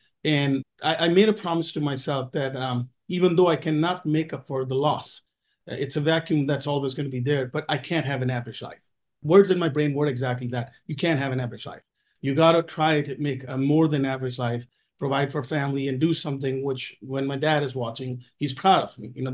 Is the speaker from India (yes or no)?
yes; India; moved away as an adult; I'm originally from India. Came here when I was 24 years old and I've been here now 24 years.